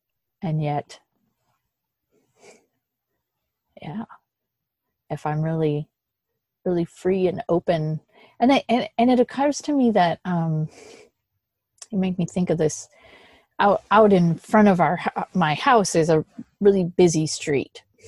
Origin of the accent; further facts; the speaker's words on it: Midwest, United States; I came from the Midwest, you kind of like, even warm family members go